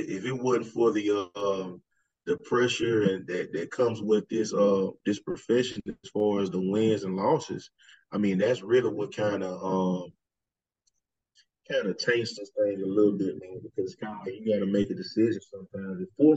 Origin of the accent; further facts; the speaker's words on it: Alabama, United States; I mean, I'm from Alabama. So it was like I went from humid to humid herb.